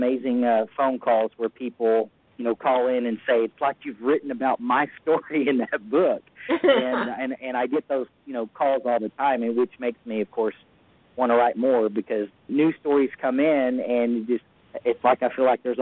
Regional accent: Arkansas, United States; now in Missouri, United States; if you can't tell from the dialect of my voice, I'm from Arkansas, even though I live in Missouri.

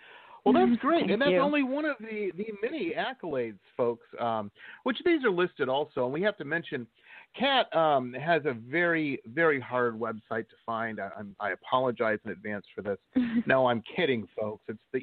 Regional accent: Detroit, Michigan, United States; I grew up in Metro Detroit

